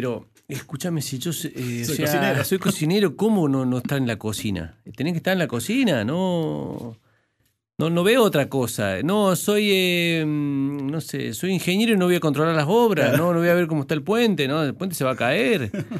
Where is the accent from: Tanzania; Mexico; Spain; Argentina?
Argentina; La Cumbre, Córdoba; now in Buenos Aires, Argentina; Cordobés de la cumbre. Ya hace 33 años que estoy en Buenos Aires, pero bueno, sigo siendo cordobés, ¿no?